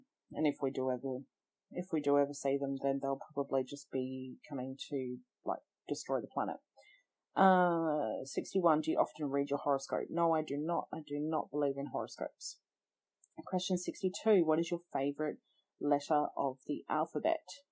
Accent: Australia; Well, I'm Australian, so we don't really fully follow either

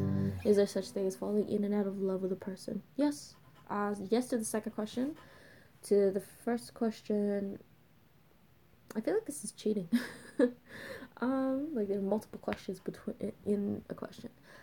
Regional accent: Australia; I'm Australian. We don't do Thanksgiving turkeys. We don't do Thanksgiving, period. We do Australia Day

